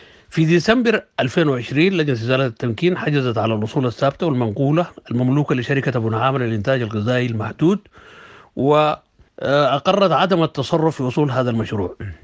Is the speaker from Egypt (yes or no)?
no; Sudan; في بلادنا السودان اللي هي أرض الصمت والدماء